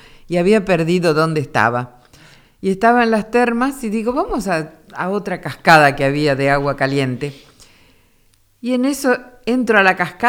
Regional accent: San Jaime, Entre Ríos, Argentina; Bien, y después seguí de Curuzú hacia San Jaime, mi pueblo donde crecí, porque mis padres estaban instalados en San Jaime

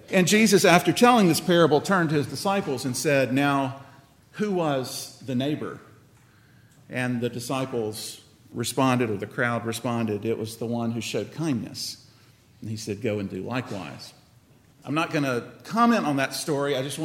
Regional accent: South Carolina, United States; I've mentioned before, I grew up in South Carolina.

